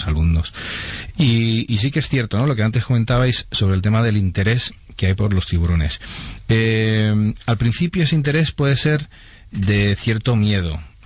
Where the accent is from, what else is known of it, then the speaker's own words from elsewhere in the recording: Madrid, Community of Madrid, Spain; el mayor número de buceadores que tenemos en aquí en España es justamente de Madrid, somos los madrileños.